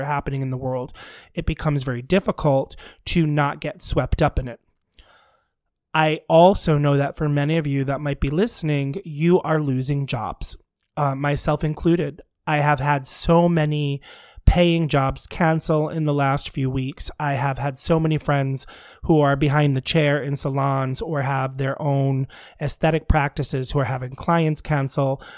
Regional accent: New York, United States; I will tell you, as a New Yorker, I am someone who thinks very little sometimes about my health.

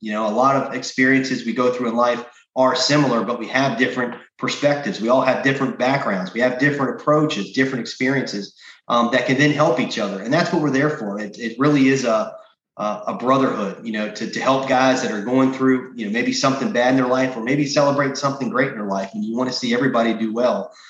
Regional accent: Winchester, Virginia, United States; as we obviously learned growing up in Winchester

